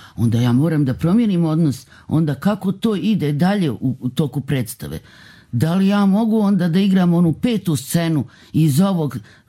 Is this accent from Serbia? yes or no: no; Doboj, Republika Srpska, Bosnia & Herzegovina; ja sam iz Doboja, u moje vrijeme baš i nije bilo puno mogućnosti da se gledaju predstave.